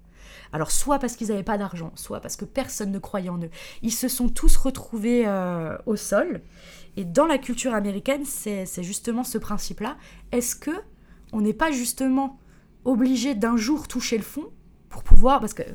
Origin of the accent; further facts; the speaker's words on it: Strasbourg, Grand Est, France; Moi, je suis de Strasbourg, j'étais déjà partie...